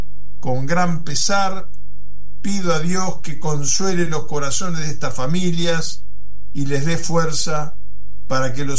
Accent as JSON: {"language": "Spanish", "country": "Bolivia", "said": "Yo soy boliviano, ciudadano boliviano también, así que soy doble ciudadano del Mercosur."}